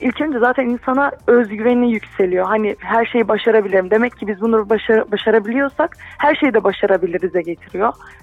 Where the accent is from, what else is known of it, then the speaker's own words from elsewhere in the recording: Tokat, Turkey; born there; Ben 27 yaşındayım. Tokat doğumluyum.